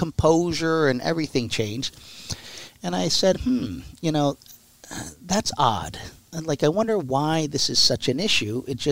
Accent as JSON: {"language": "English", "town": "Philadelphia", "region": "Pennsylvania", "country": "United States", "said": "I'm from Southwest Philly. We don't do hockey, right?"}